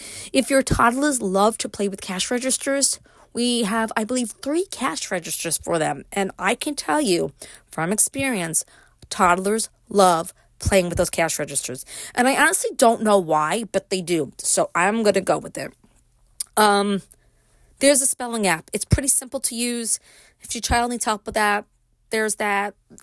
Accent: Brooklyn, New York, United States; So if you are curious what it was like for me growing up in Brooklyn and then moving to upstate, it's in that book.

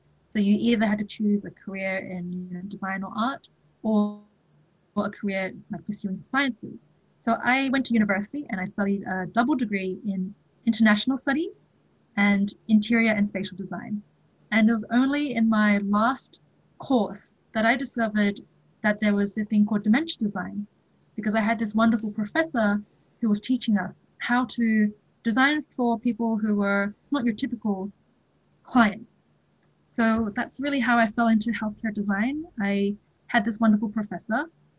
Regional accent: Australia; So I was born in Australia, but I was very lucky to grow up around great Chinese influences. We have a lot of extended family here too.

